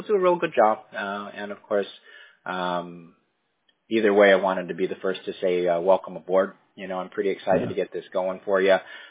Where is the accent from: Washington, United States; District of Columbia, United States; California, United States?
Washington, United States; Bellevue; born there; Yeah, but I was born in Bellevue, Washington.